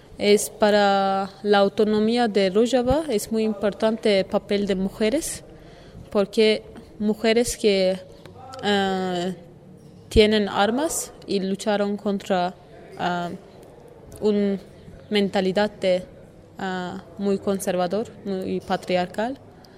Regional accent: Turkey; Spanish is a second language; Soy parte de Turquía, llamamos Bakur

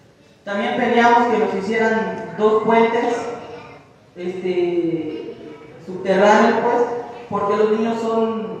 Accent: Paraíso Nuevo, Mexico; Soy de Paraíso Nuevo y nosotros estamos aquí porque en sí, en Paraíso Nuevo, pues en sí sucedió un atropello

